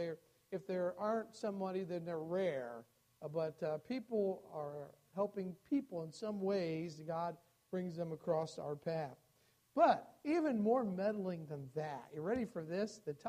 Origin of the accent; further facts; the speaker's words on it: United States; Or especially being American, we can have pride of being independent